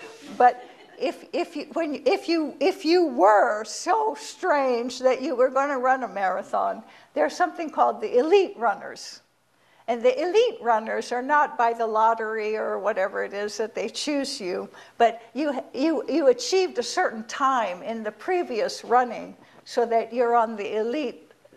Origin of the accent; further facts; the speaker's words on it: Japan; where I grew up in Japan